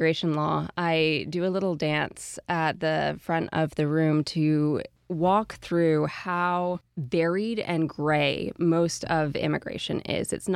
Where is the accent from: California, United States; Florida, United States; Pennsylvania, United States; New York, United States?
New York, United States; I grew up in Columbia County. I didn't anticipate that I would be moving back to upstate New York